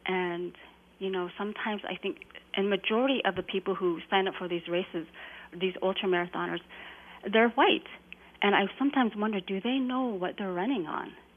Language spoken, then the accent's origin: English; New Mexico, United States; And back home, in I grew up in New Mexico, and going back out this summer